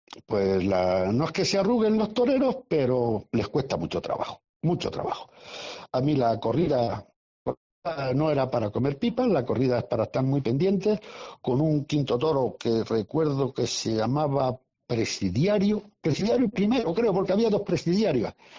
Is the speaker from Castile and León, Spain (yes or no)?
no; Toledo, Castilla-La Mancha, Spain; Mira, yo no soy de Ciudad Real, y tú bien lo sabes. Yo soy de Toledo, y lo llevo con muchísimo orgullo.